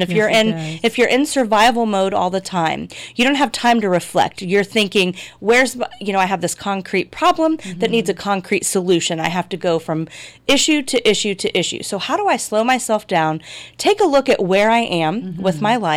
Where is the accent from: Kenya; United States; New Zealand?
United States; Marion, Ohio; So, well, I'm born and raised in Marion, Ohio. Okay. Lived here my whole life other than when I went away to college for a little while at the University of Toledo.